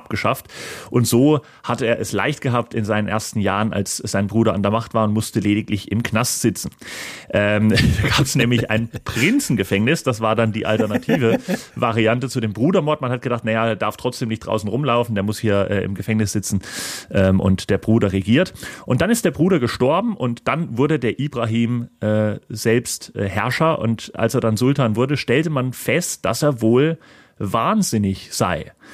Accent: East Germany, Germany; ich als Ostdeutscher habe natürlich nur Männer genommen, damit ich nicht gendern muss.

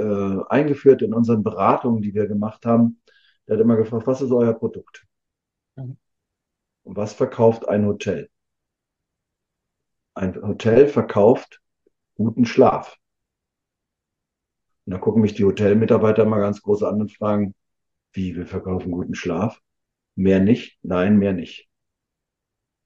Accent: Rostock, Mecklenburg-Vorpommern, Germany; wenn zum Beispiel die Stadtverwaltung hier in meiner Heimatstadt in Rostock ein Schild auf eine Wiese stellt

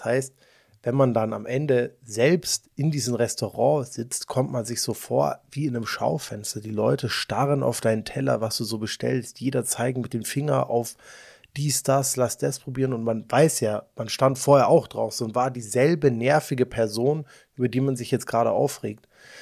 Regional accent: Sicily, Italy; moved away; I mean, ich bin in Sizilien aufgewachsen. Ich bin basically mit Pistazien groß geworden.

